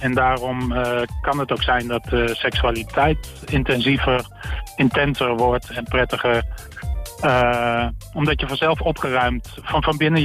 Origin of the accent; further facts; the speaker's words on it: Doetinchem, Gelderland, Netherlands; Ik kom uit Doetinchem, dus dat is best wel in de buurt.